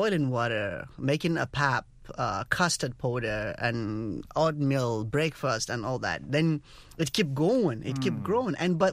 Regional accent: Nigeria; growing up in Nigeria.

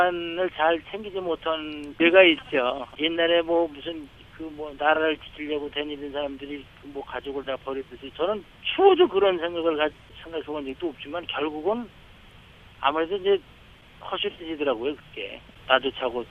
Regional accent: South Korea; born there; 저는 뭐 여기 순수하게 남쪽에서 태어나서 이제 다녔으니까

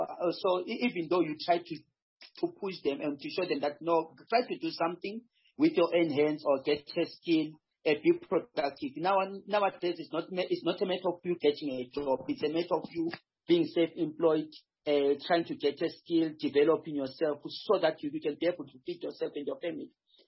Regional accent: South Africa; We are not working as South African.

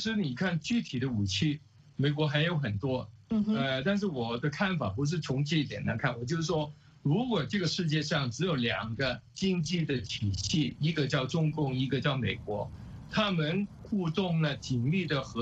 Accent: Guangdong, China; 就变成我们广东人说的那种糖水滚糖鱼

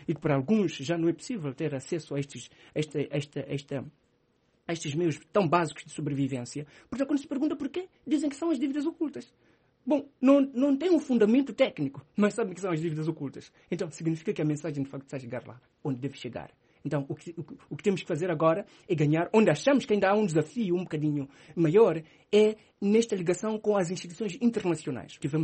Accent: Mozambique

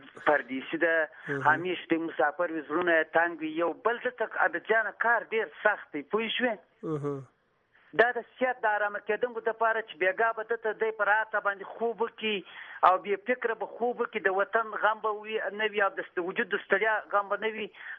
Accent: Iran; زه خو خاکسر د ایران نه یم.

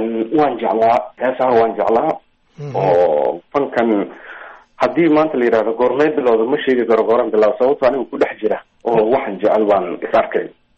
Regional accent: Mogadishu, Banaadir, Somalia; born there; anigu waxaan ku dhashay Muqdisho laakiin nolosheeda intii badnayd waxaan ku soo qaatay deegaankaas la foolay

